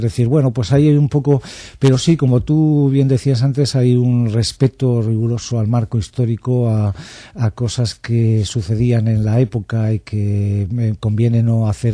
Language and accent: Spanish; Segovia, Castile and León, Spain; cuando yo venía de Segovia a Madrid. Yo soy de Segovia